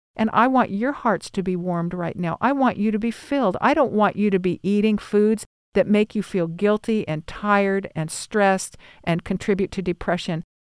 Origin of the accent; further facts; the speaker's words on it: California, United States; moved away; And I remember when we moved to the South, I was from California